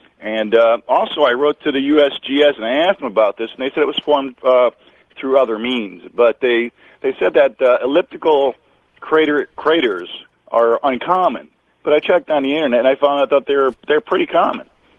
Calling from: Olyphant, Pennsylvania, United States; I'm calling from Oliphant, Pennsylvania.

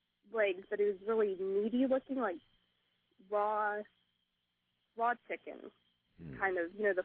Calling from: Fort Worth, Texas, United States; I'm calling from Fort Worth. I'm listening on 570 KVIL.

